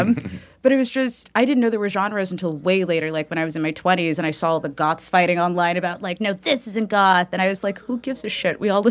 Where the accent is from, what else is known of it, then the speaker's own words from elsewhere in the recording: San Francisco, California, United States; No, I'm actually from NorCal, San Francisco.